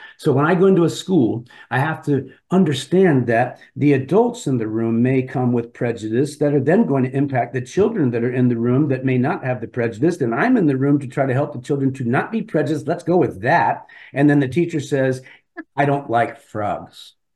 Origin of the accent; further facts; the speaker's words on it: Darien, Connecticut, United States; I grew up in Darien, Connecticut. I fell in love with nature in my own backyard.